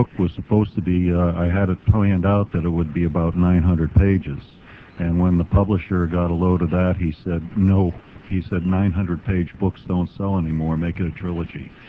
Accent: Northeast, United States; I grew up in the Northeast, spent my entire life there.

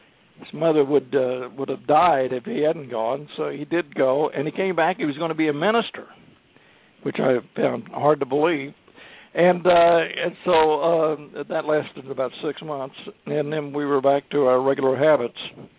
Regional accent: Muskogee, Oklahoma, United States; we're both from Muskogee, Oklahoma.

